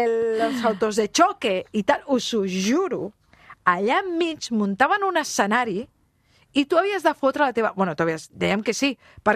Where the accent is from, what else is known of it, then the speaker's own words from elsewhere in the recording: Bellvitge, Catalonia, Spain; Jo m'he criat a Bellvitge